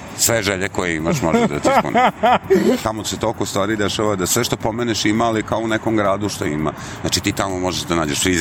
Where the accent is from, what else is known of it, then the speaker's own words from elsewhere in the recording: Serbia; kao Srbi smo pa da dobijemo WC, da peremo